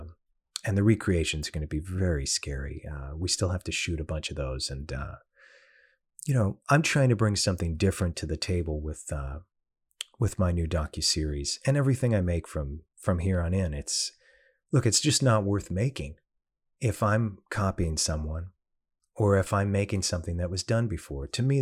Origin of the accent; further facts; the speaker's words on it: New York, United States; And I grew up in New York.